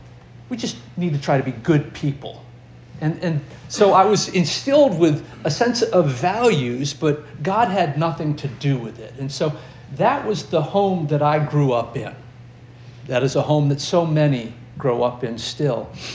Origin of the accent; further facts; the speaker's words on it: Northeast, United States; I was raised up in the Northeast, the liberal Northeast. I was raised in a non-Christian home, a place where logic and reason ruled the day.